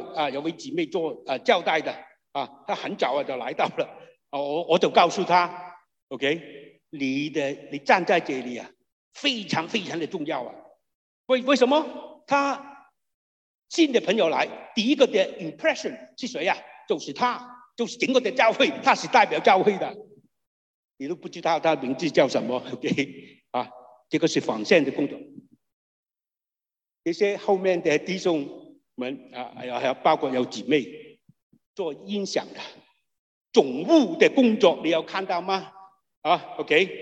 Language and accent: Chinese; China; now in Canada; 特别我们中国人了的教育啦、体育啦